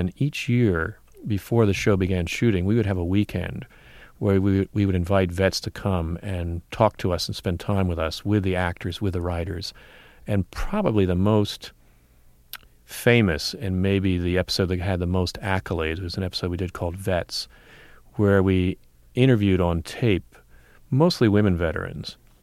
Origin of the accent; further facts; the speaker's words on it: East Coast, United States; I come from the East Coast, and part of my journey was, as it is with many people, is let me get out of town, let me get as far away from where I grew up as possible